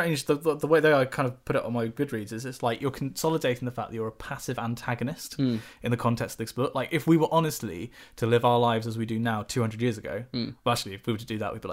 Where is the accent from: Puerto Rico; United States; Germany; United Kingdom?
United Kingdom; because, you know, we're British